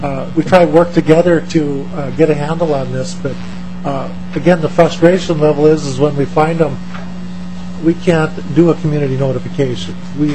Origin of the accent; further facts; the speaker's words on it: Minnesota, United States; I'm from Polk County, and we're concerned about the same thing happening in a larger area just north, the Grand Forks area.